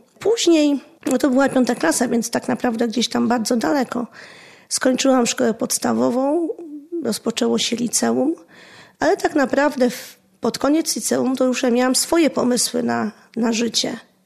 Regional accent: Warsaw, Masovian Voivodeship, Poland; born there; urodziłam się w Warszawie w takiej parafii, gdzie jest dom prowincjalny naszego zgromadzenia.

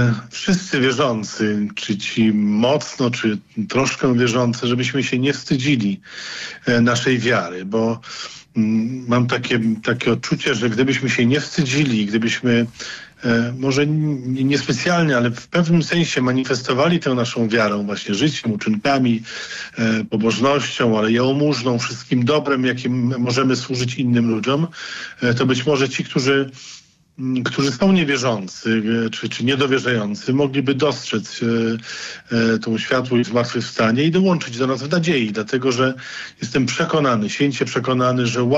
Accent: Lemko Region, Poland; dla części, powiedzmy, Łemkowszczyzny, to moje tereny

